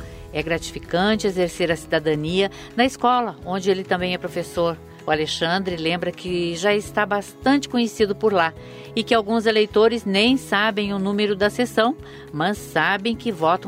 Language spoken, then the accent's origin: Portuguese; Rio Grande do Sul, Brazil; E hoje eu fui buscar um mesário lá na minha terra